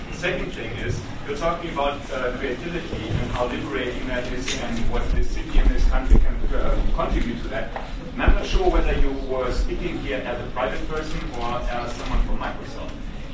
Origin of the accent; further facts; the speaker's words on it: Germany; I'm a journalist from Germany.